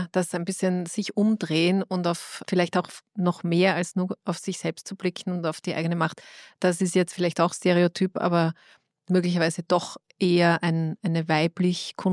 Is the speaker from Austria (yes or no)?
yes; Austria; nicht nur in den USA und auch bei uns in Österreich